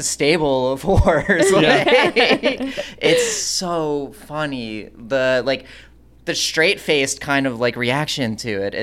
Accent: England, United Kingdom; born there; I was born in England. My mom's English and like her whole family's English.

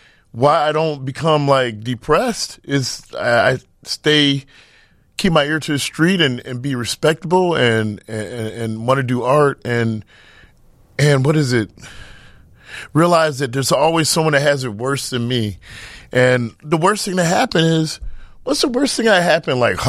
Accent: Midwest, United States; growing up in the Midwest is different than growing up in New York or California

